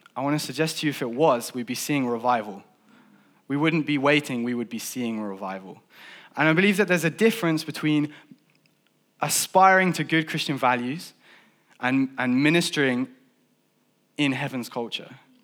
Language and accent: English; Fleet, South East England, United Kingdom; I grew up in Fleet. In fact, I went to this lovely C of E school.